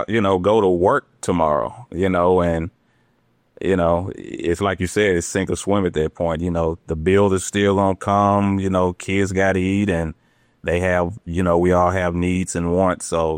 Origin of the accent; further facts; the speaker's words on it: Memphis, Tennessee, United States; I grew up in Memphis, Tennessee. I'm still in Memphis, Tennessee. I don't think I ever plan on leaving.